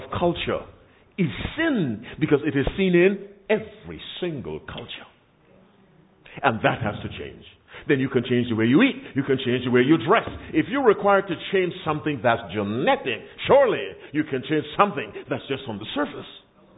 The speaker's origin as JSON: {"language": "English", "region": "Michigan", "country": "United States", "said": "And I'm from Michigan, no snowstorms."}